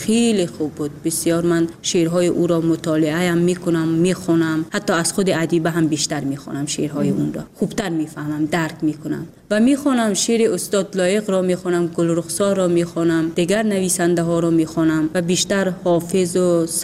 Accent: Tajikistan; moved away; اصلا وقتی که من بیرون از تاجیکستانم بودم، بیشتر یک سراینده یادم رفتی اسمش چیزی، یک شعر خوان.

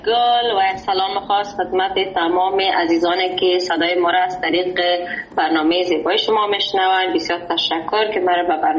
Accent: Sydney, New South Wales, Australia; من بیشتر از 22 سال میشه که در سیدنی استرالیا زندگی میکنم و بگویم بیشتر عمر خود همینجا سپری کردیم و در استرالیا بزرگ شدیم.

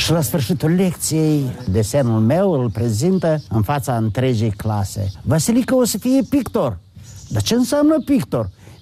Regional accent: Mamalyha, Chernivtsi Oblast, Ukraine; eu doar văzusem sfinții în biserica de la Mămăliga, regiunea Cernăuți. Dar acolo era pictură frumoasă în satul meu natal. Mai apoi, când am venit la Chișinău

